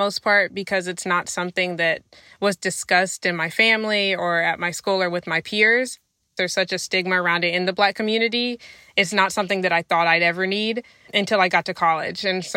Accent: Texas, United States; I am 24 years old, and I am from Texas, a small town in Texas.

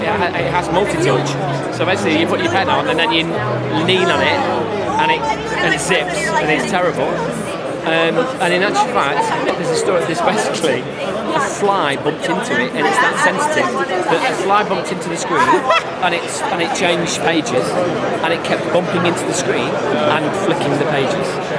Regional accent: Sheffield, Yorkshire and the Humber, United Kingdom; I'm from Sheffield.

